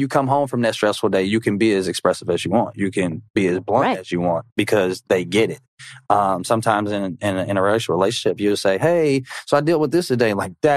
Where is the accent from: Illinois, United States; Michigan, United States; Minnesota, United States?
Minnesota, United States; But I got put in a box because I grew up in Minnesota for those more important years.